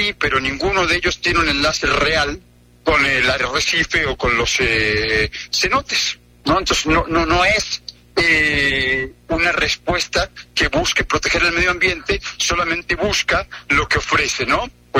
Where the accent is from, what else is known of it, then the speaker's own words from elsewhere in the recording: Mexico City, Mexico; Yo soy de la Ciudad de México.